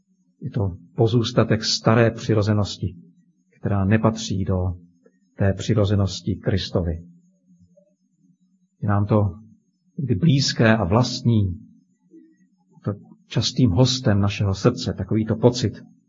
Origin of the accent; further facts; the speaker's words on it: Moravian-Silesian Region, Czechia; Pocházím z Těšínska, to víte